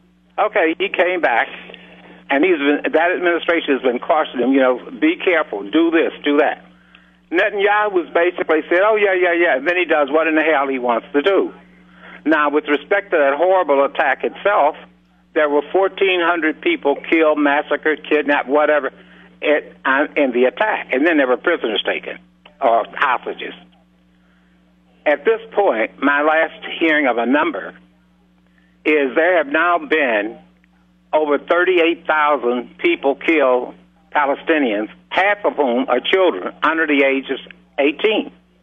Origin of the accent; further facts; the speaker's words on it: United States; As an American, I have always thought that we should support Israel.